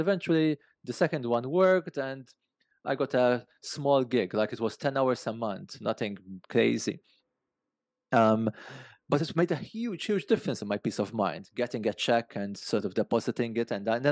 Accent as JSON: {"language": "English", "country": "Malta", "tie": "born or raised there", "moved": "as an adult", "said": "I grew up in Malta, small country, like limited professional opportunities."}